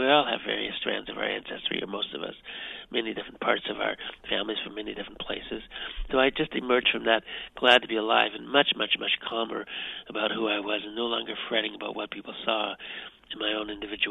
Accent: Canada; I was so excited as a Canadian of African heritage to be among African peoples. And I'd grown up in white suburbs with a fairly light skin.

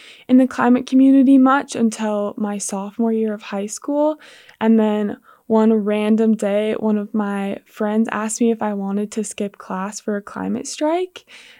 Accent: Spokane, Washington, United States; now in Missoula, United States; Although I've only been in Missoula for, I guess, 3 full years now, I noticed similar patterns from when I was growing up in Spokane, for sure.

